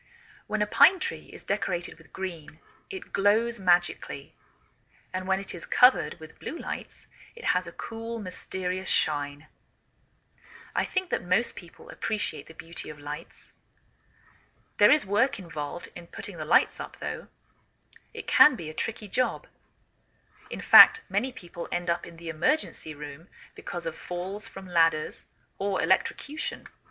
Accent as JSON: {"language": "English", "region": "England", "country": "United Kingdom", "lives_now": "Wenatchee, United States"}